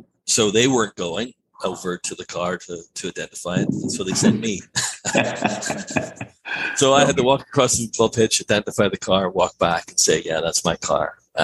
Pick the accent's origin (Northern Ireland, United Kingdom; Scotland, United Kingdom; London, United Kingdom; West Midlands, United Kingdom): Northern Ireland, United Kingdom; Belfast; now in Canada; I was born and bred in Belfast in Ireland.